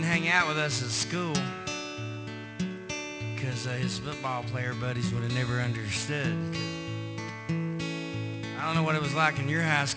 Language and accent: English; Texas, United States; was growing up in South Texas, I belonged to a peer group of exactly four.